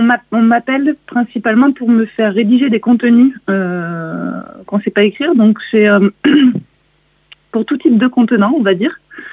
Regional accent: Saint-Étienne, Auvergne-Rhône-Alpes, France; also born or lived in Lyon / Toulouse; Tout à fait, j'arrive du 4-2. J'ai grandi à Saint-Étienne.

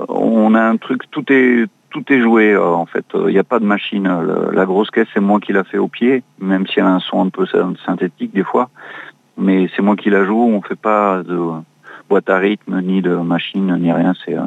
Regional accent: Bayonne, Nouvelle-Aquitaine, France; Nous, on est de Bayonne

